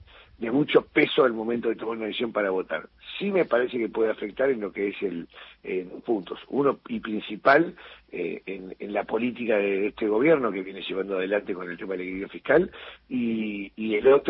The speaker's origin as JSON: {"language": "Spanish", "town": "Mar del Plata", "region": "Buenos Aires Province", "country": "Argentina", "said": "Yo soy de Mar del Plata, de la quinta sección electoral"}